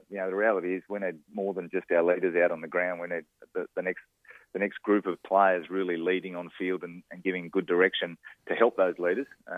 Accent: Perth, Western Australia, Australia; also born or lived in United States; So I spent a couple of years in America, but I wouldn't really classify myself as an American. I pretty much grew up in Perth and spent most of my life over there.

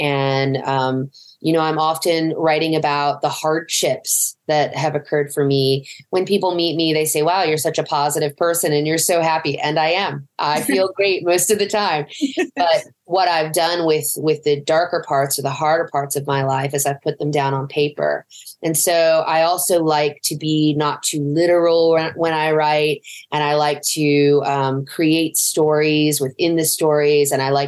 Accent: Appalachia, United States; because I come from the Appalachian Mountains and I grew up listening not just to bluegrass, but what we would call in my family, mountain music.

